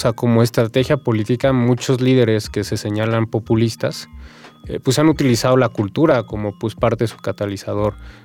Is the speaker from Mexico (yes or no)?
yes; Mexico; de nuestra identidad como mexicanos, ¿no?